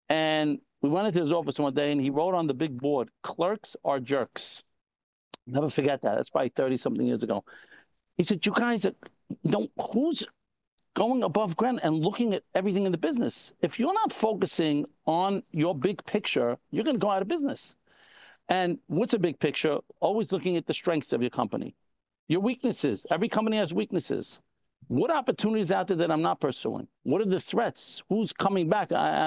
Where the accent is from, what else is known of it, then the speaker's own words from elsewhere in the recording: Brooklyn, New York, United States; Okay. So my accent does not give it away. You're right. I don't know why people think that, but yes, I am from